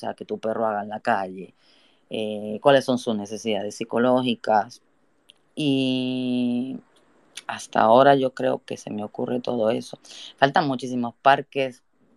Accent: Spain; como vengo de España, veo lo que pasa

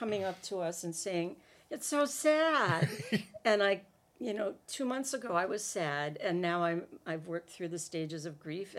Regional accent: Milwaukee, Wisconsin, United States; Beer. I'm from Milwaukee.

